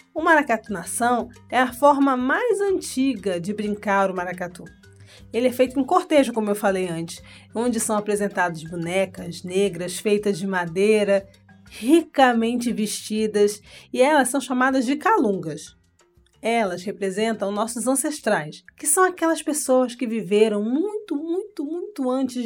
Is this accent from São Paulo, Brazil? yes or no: no; Pernambuco, Brazil; born there; ele surgiu no estado em que eu nasci, em Pernambuco.